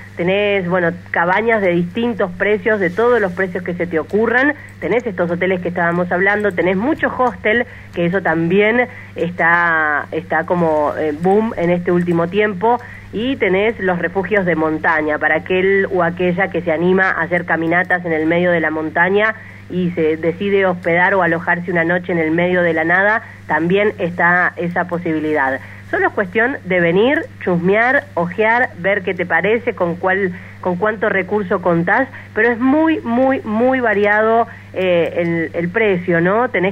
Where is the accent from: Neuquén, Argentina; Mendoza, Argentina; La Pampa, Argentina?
Mendoza, Argentina; now in Bariloche, Argentina; yo soy de Mendoza y salir de Bariloche en avión siempre implicaba, hasta hace un tiempo, pasar sí o sí por Buenos Aires